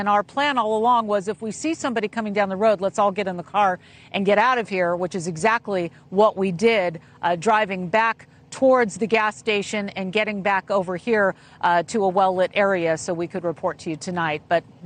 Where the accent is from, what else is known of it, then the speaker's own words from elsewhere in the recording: California, United States; You know, I'm from California, and so a lot of these roads lead to, you know, vineyards.